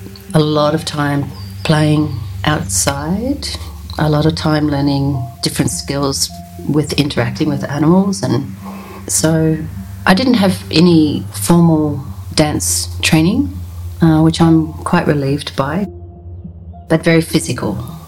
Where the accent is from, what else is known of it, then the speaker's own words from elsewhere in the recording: Surfers Paradise, Queensland, Australia; born there; now in Maroubra, Australia; I was born on Yugambeh and Kombumeri country up in Surface Paradise in the Gold Coast. I'm living on Bidjigal country here in Maroubra